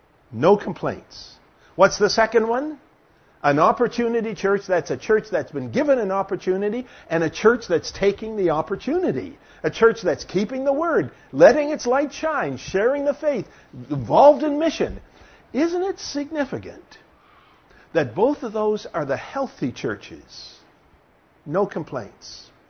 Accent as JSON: {"language": "English", "town": "Toronto", "region": "Ontario", "country": "Canada", "tie": "born or raised there", "said": "When I was a teenager growing up in Toronto"}